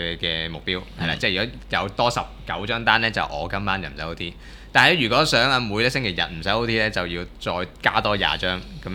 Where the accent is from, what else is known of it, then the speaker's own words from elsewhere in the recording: Kowloon, Hong Kong; 哎，是的，我是九龙人。大家好，我是九龙人。